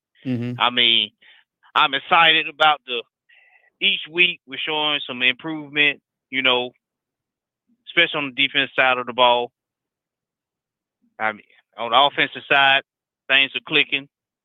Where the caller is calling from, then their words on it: North Carolina, United States; from North Carolina.